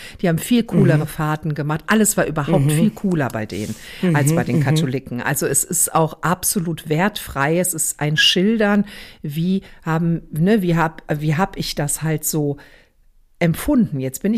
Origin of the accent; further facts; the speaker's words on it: Croatia; ich bin ja Kroatin, ich bin Katholikin, also ich bin katholisch